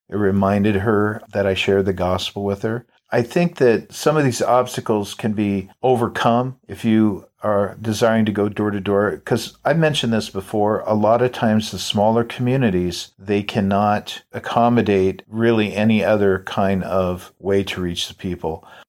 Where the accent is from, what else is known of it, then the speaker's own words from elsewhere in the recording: Everett, Washington, United States; we started a ministry in our church at the time back up there in my hometown of Everett, Washington.